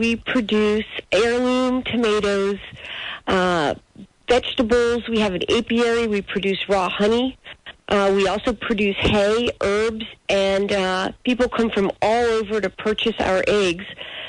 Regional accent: Mount Vernon, Virginia, United States; I grew up in Mount Vernon. I grew up on what we were told growing up was a part of George Washington's vast farmland, in particular his big farms.

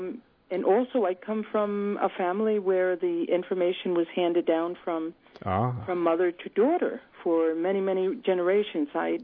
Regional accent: Nicaragua; I'm born and raised in Nicaragua.

